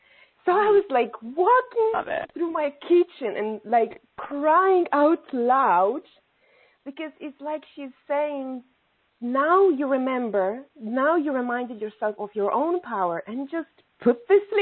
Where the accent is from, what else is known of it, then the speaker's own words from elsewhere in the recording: Poland; English is a second language; now in Ireland; I come from Poland, but I live in Ireland. And my time in Ireland is finishing up. I will have to go back to my home country.